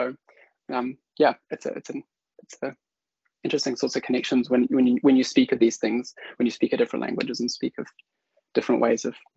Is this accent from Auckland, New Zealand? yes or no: yes; Auckland, New Zealand; the Māori tribes whose land I grew up on in Auckland, New Zealand, which is the, you know, colonizer's name for these places.